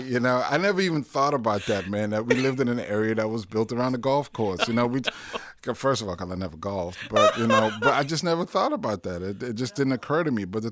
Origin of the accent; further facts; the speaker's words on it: Louisiana, United States; The thing that was interesting about growing up in Pontchartrain Park was